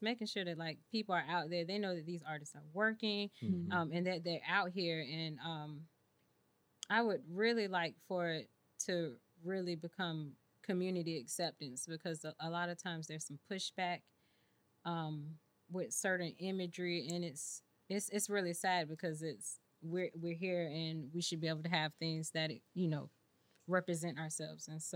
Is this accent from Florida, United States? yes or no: yes; Jacksonville, Florida, United States; And I'm from Jacksonville myself. I haven't been here my whole life. I've been here. I've been back for a while